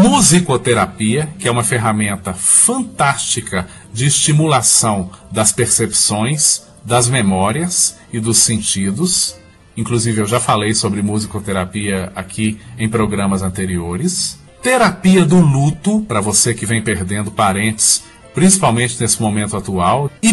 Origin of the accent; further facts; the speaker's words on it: Sete Lagoas, Minas Gerais, Brazil; eu faço uma homenagem à minha terra natal, minha terra querida, Sete Lagoas, Minas Gerais.